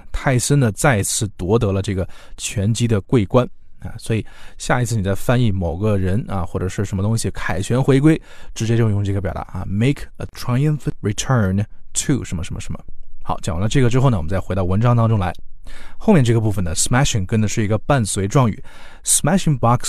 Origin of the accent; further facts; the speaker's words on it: China; 比较符合我们中国人现在心目中的那种形象